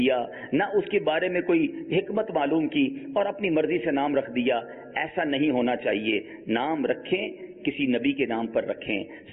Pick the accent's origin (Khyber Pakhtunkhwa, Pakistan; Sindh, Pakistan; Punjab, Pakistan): Sindh, Pakistan; Karachi; ہم لوگ بیمن لوگ ہیں, ہم کراچی میں ہی پیدا ہوئے, ہمارا خاندان بھی یہی ہے, کسی اور شہر میں بھی نہیں ہے.